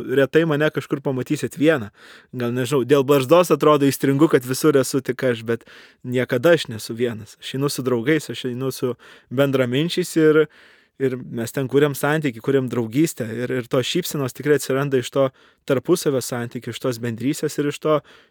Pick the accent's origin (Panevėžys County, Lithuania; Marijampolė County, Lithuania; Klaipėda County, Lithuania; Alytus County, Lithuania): Alytus County, Lithuania; Varėna; aš augau Varėnoj, tai gražus, nuostabus miestelis, bet vis dėlto provincija.